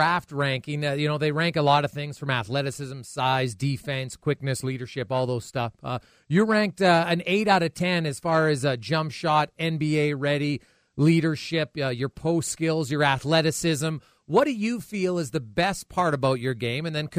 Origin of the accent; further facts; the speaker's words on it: Canada; I think as Canadian guys, we're watching more and more of the Canadians succeed.